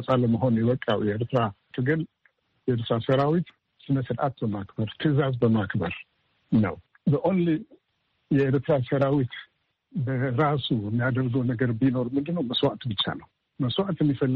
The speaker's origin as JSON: {"language": "Amharic", "country": "Eritrea", "tie": "born or raised there", "also_born_or_lived": "Ethiopia", "moved": "as an adult", "lives_now": "United States", "said": "ትውልድ ሀገሬ ኤርትራ። ያደግኩበት ኤርትራ በኮሌጅ ደረጃና ከዛ በኋላ ስራ ኢትዮጵያ ለረጅም ዓመታት ቆይቻለሁ። ከዛ በኋላ ወደ አሜሪካን ሀገር መጥቼ እዚህ በአስተማሪነት ዩኒቨርሲቲ ስራ ነበር።"}